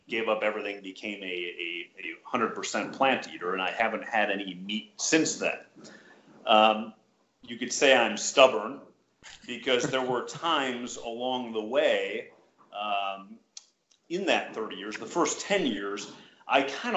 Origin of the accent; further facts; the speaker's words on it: Midwest, United States; I was raised in the Midwest, so I was a meat eater